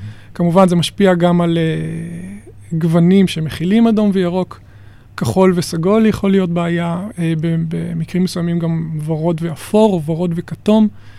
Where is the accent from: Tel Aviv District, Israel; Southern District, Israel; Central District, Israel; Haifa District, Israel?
Southern District, Israel; Be'eri; הקיבוץ הוא קיבוץ בערי, זה הקיבוץ שבו גדלתי.